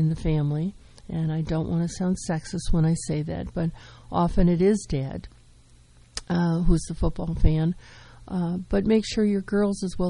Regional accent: Wisconsin, United States; Growing up in Wisconsin, we had such great ice cream.

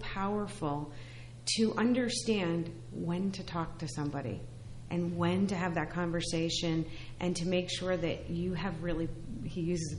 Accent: New Jersey, United States; I said, oh, I'm from New Jersey

